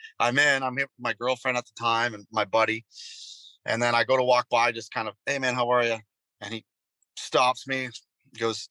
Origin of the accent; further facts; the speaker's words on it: North Bay, Ontario, Canada; I played this bar in my hometown in North Bay, Ontario. It's 3 hours north of Toronto.